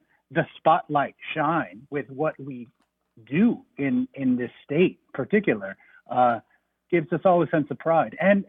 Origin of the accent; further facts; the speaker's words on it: Southwest, United States; I myself was born and raised in the Southwest, and the roots go so far deep and back to its Hispanic identity